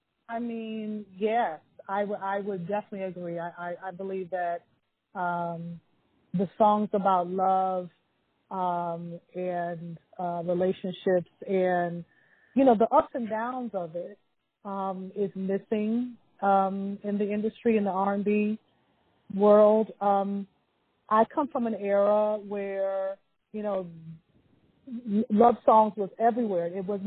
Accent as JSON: {"language": "English", "town": "Washington", "region": "District of Columbia", "country": "United States", "tie": "born or raised there", "said": "I'm from Washington, D.C., born and raised."}